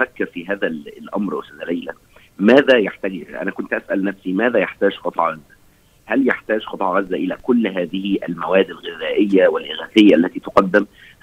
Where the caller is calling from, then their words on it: Cairo, Cairo Governorate, Egypt; يسعدني ويشرفني أن أنا أكون معكم من القاهرة